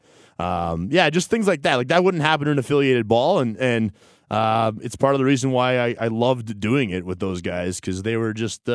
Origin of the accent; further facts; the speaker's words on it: Calgary, Alberta, Canada; for me growing up in Northern Calgary, all my buddies are up north